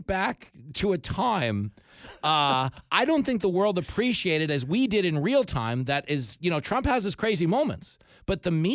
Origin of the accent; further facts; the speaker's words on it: New York, United States; I'm like, no, I'm a New Yorker, but I'm not that kind of New Yorker.